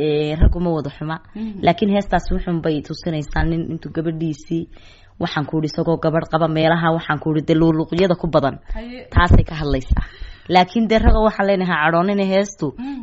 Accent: Hargeisa, Woqooyi Galbeed, Somalia; born or raised there

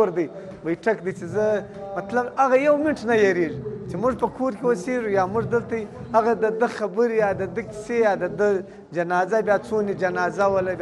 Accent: Chaman, Balochistan, Pakistan; زه د چمن نه یم

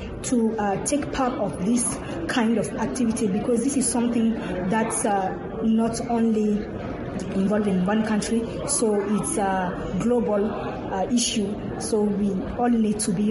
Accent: Mali; I'm from Mali, West Africa.

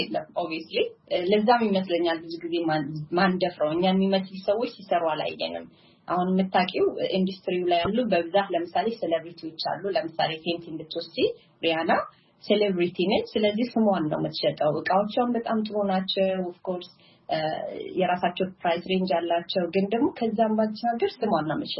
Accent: Amhara, Ethiopia; also born or lived in Tigray; ወላጆቼም እዛ ትግራይ ውስጥ ነው የተወለድኩት፣ መወለድ ደረጃ ማለት ነው። አስተዳደጌ ግን ጎጃም ደሴ ወይዘሮስን ተምሬያለሁ።

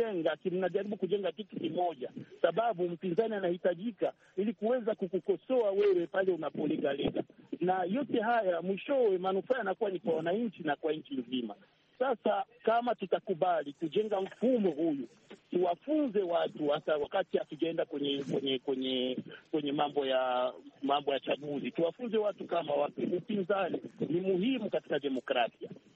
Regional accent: Burundi; nirudi kwa mfano nyuma kidogo nielezee kule kwetu nchini Burundi

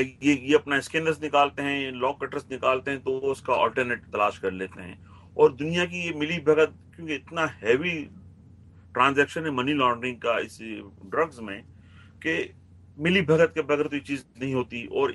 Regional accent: Pakistan; کیونکہ سب سے زیادہ متاثر تو ہم پاکستانی ہیں.

